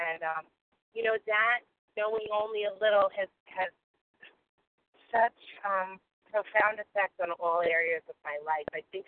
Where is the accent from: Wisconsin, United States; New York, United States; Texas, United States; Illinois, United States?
New York, United States; from New York, a recovered compulsive overeater.